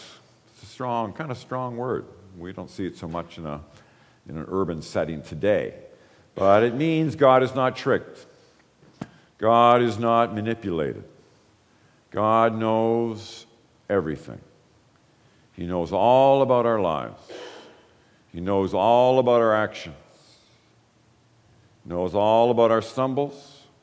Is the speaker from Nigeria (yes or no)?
no; Ireland; We often think, as an Irishman, I think, well, they must come from Ireland.